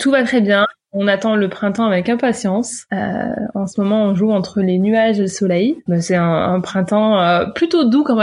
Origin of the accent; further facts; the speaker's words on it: Auvergne-Rhône-Alpes, France; Alors, je suis ardéchoise, j'ai 32 ans.